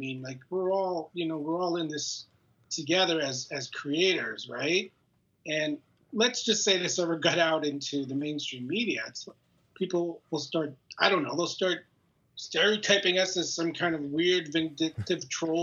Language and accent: English; Canada; especially since I'm Canadian and I watch American politics and pay attention to American politics maybe a little too much for my own good